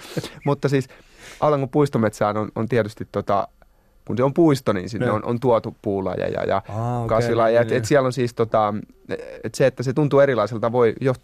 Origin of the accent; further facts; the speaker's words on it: Hämeenlinna, Kanta-Häme, Finland; now in Helsinki, Finland; Mähän asun täällä Helsingissä, mutta kesäsin mä oon niin paljon Hämeenlinnassa kuin mahdollista. Mä oon sieltä kotoisin.